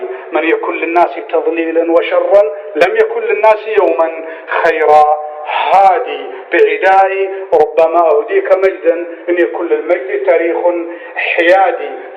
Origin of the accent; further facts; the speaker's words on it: Qatar; أنا مواطن قطري مسجون عند حكومتي وفي بلدي